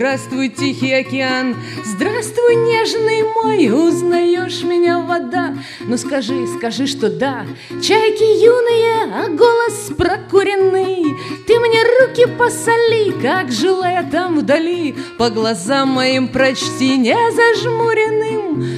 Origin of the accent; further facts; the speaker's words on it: San Diego, California, United States; Дело в том, что я из Сан-Диего. Сан-Диего находится на границе с Мексикой.